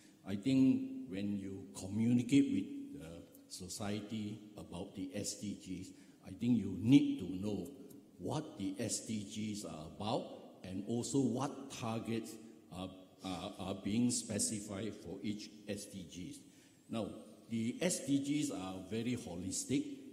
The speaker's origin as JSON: {"language": "English", "country": "Malaysia", "said": "from Malaysia."}